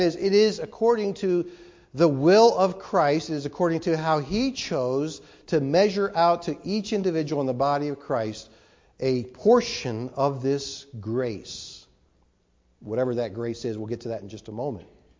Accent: Pennsylvania, United States; born there; I was born in Pennsylvania. I'm moving back to the land of my birth.

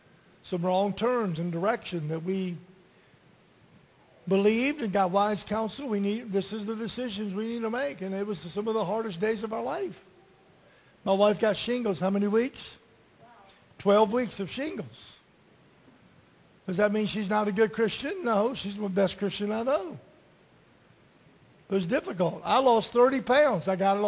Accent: Lynchburg, Virginia, United States; One of them moved from our ministry in Rockford and moved to Lynchburg, my hometown.

